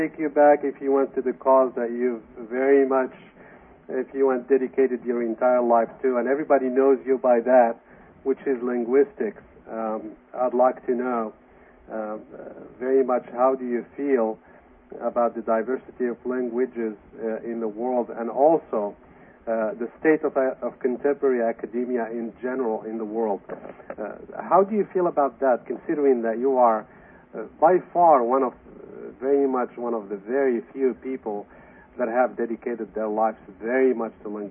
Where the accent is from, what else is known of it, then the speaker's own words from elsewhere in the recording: Morocco; I am originally from Morocco.